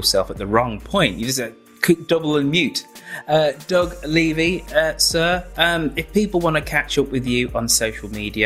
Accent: Birmingham, West Midlands, United Kingdom; you just see all around you in my hometown of Birmingham.

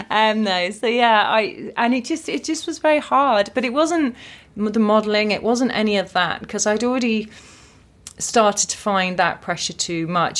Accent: Watford, East of England, United Kingdom; I'm a Watford girl. I need to embrace that.

